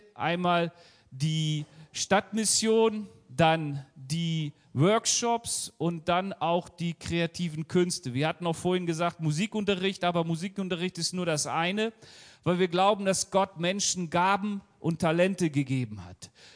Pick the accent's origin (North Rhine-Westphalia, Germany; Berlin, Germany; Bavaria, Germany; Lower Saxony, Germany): Lower Saxony, Germany; Hanover; oder meiner Heimatstadt Hannover oder Hamburg.